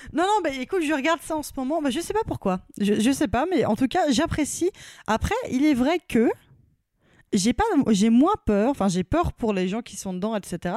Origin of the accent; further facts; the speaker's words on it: Paris, Île-de-France, France; Sachant qu'en plus, je suis parisienne.